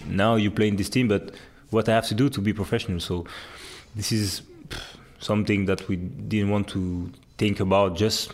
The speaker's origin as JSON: {"language": "English", "country": "France", "tie": "born or raised there", "said": "it's the every 6 weeks you have like holidays in France. So, but anyway, it was not that far from my hometown, because it was only 1.5 hours driving."}